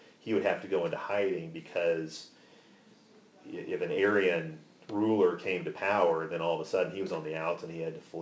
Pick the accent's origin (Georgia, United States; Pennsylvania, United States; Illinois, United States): Illinois, United States; I grew up outside of Chicago where, even when I lived there, growing up in the 80s and early 90s, still you had these very ethnically distinct communities